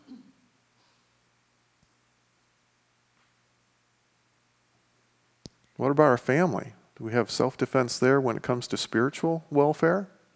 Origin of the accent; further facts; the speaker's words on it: Lansing, Michigan, United States; I grew up in Lansing. There are some pockets that weren't the greatest.